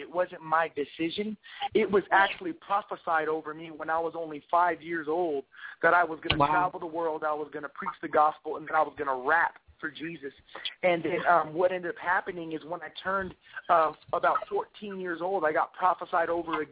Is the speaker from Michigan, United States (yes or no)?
no; La Puente, California, United States; actually, I live in Beaumont now, so I'm over here by Palm Springs area, but I grew up in La Puente, California